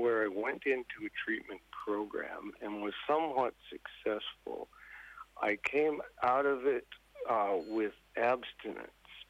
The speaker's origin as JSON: {"language": "English", "region": "Montana", "country": "United States", "lives_now": "Napier, New Zealand", "said": "There are four bands of Piegan, in Canada"}